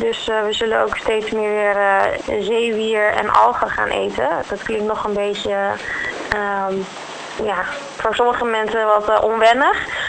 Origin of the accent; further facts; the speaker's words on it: Haarlem, North Holland, Netherlands; Ja, ik kom uit Haarlem.